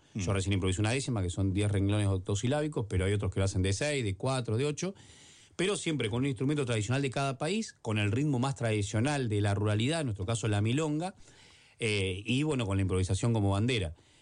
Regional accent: Dolores, Buenos Aires Province, Argentina; que en mi pueblo, en Dolores, cerramos el mes del payador el 31 de julio

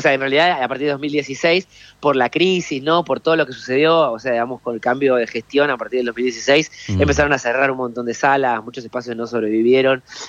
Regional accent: Villa Bosch, Buenos Aires Province, Argentina; yo soy de Villa Bosch, de 3 de febrero

